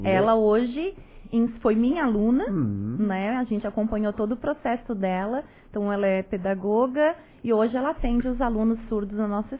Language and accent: Portuguese; Orleans, Santa Catarina, Brazil; Eu sou de Orleans, né?